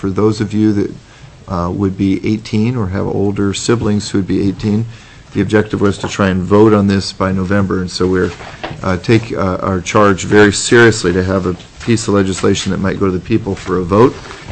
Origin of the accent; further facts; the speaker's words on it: Fairbanks, Alaska, United States; I'm the chairman of the committee. I'm from Fairbanks.